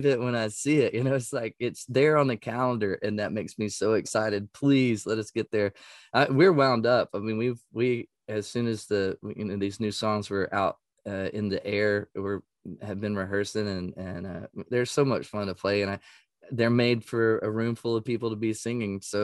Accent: Texas, United States; I grew up in East Texas

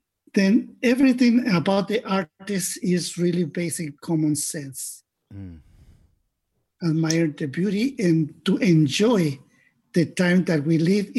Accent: Mexico; born there; English is a second language; I was born in Mexico.

